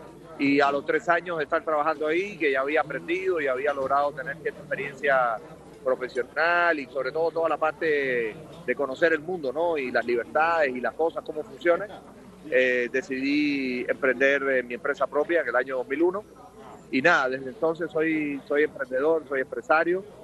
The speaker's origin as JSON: {"language": "Spanish", "country": "Cuba", "moved": "as an adult", "lives_now": "Chile", "said": "yo llevo 21 años viviendo en Chile. Llegué en el año 98 y bueno, la verdad es que soy un cubano ahí que tuvo la oportunidad de viajar a estudiar en Europa del Este."}